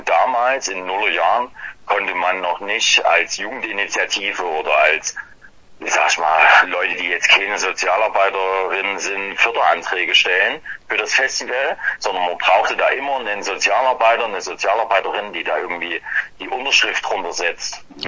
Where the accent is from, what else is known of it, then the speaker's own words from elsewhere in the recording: Grimma, Saxony, Germany; Ich komme aus Krimma, das ist eine kleine Stadt in der Nähe von Leipzig.